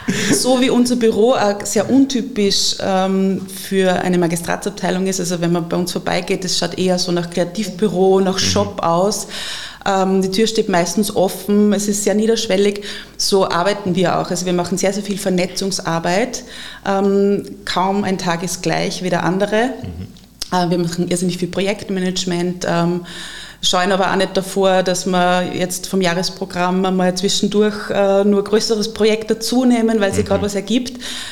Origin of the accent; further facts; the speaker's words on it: Upper Austria, Austria; now in Linz, Austria; Ich bin aufgewachsen im Mühlviertel, also nördlich von Linz. Habe mir früher überhaupt nicht vorstellen können, in Linz zu wohnen, bin aber natürlich auch in Linz in die Schule gegangen, also in die Oberstufe, bin viele Jahre nach Linz gependelt